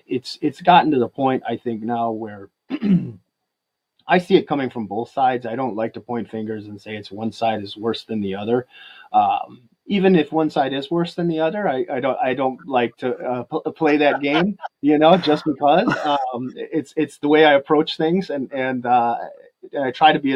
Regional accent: United States; that's one thing that's great about being an American is you don't have to agree on everything.

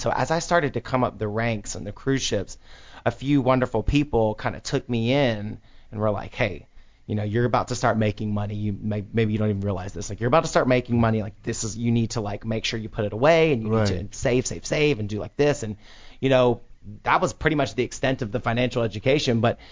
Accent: Deep South, United States; I mean, but you know, I grew up like in the Deep South and, you know, in the 90s

